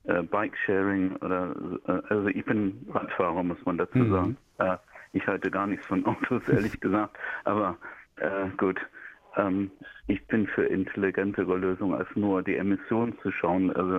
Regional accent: England, United Kingdom; German is a second language; now in Braunschweig, Germany; Ich bin Engländer, muss mir vielleicht ein bisschen verzeihen. Mein Deutsch ist vielleicht nicht so ganz gut

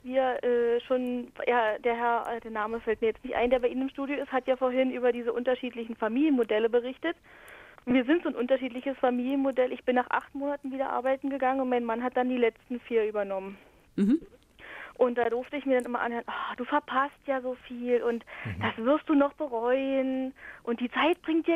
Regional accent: Brandenburg, Germany; ich bin ja aus Brandenburg, also aus dem Osten

